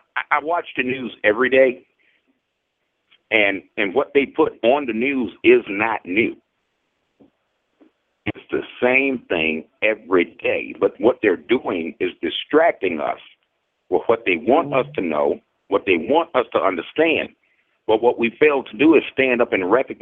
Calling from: Richmond, Virginia, United States; I'm doing well. I'm calling in from Richmond, Virginia.

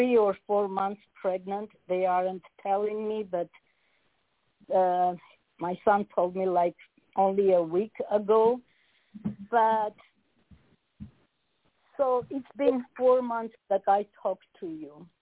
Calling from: Las Vegas, Nevada, United States; actually, I'm calling from Las Vegas.

